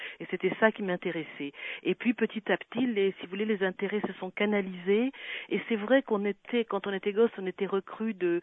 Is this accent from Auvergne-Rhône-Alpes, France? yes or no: no; Nouvelle-Aquitaine, France; Moi, je suis du Sud-Ouest. Je suis de la Dordogne.